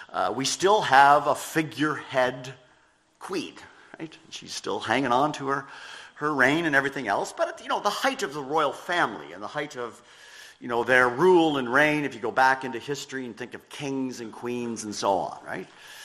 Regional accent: Canada; When I grew up in Canada, we had great thunderstorms

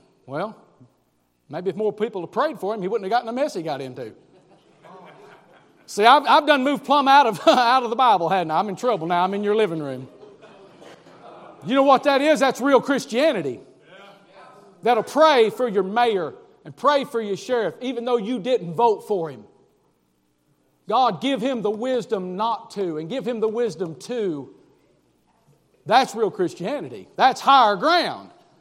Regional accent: Virginia, United States; I'm from the Appalachian Mountains in Southwest Virginia. That's where I'm from.

